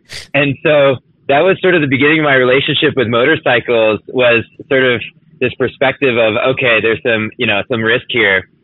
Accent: California, United States; also born or lived in Florida; So I was actually born in Florida, but spent most of my childhood in Southern California and in Orange County.

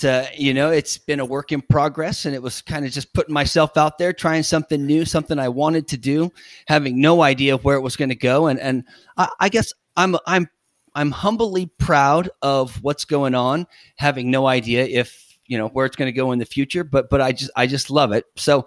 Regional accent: Lodi, California, United States; I'm from Northern California, first of all, about 2 hours to the north of Fresno, town of Lodi.

